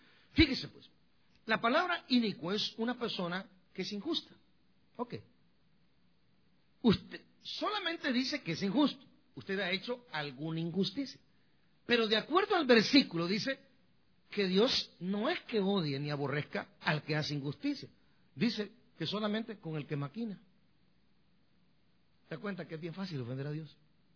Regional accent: El Progreso, Guatemala; la bomba que se detonó fue hecha en El Progreso, en mi pueblo, fíjate, para que se den cuenta la capacidad que tenemos hoy.

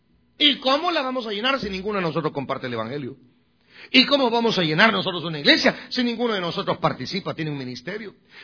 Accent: Guatemala; hubo un terremoto donde solamente en mi pueblo, que éramos más de 12.000 habitantes, se murieron 10.000. 2.000 quedamos vivos nada más.

